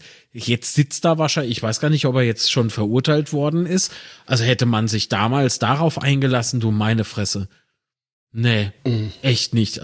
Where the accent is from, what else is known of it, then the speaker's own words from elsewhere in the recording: Kaiserslautern, Rhineland-Palatinate, Germany; also born or lived in Zweibrücken; Ich bin in Zweibrücken geboren, das ist ein Kaff in Rheinland-Pfalz. Bin aber gefühlt groß geworden in Kaiserslautern, weil man da halt seine Jugendzeit dort verbracht hat